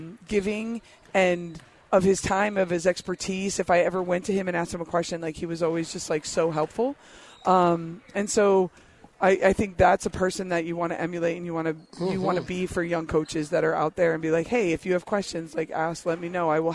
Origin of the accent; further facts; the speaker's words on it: New York, United States; now in Arizona, United States; So it's so late to coming to Arizona because I'm from New York. And so we had a shot clock in high school.